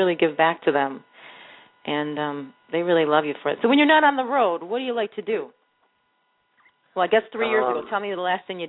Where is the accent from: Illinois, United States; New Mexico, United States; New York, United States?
Illinois, United States; Chicago; I grew up here all my whole life, born and raised in Chicago.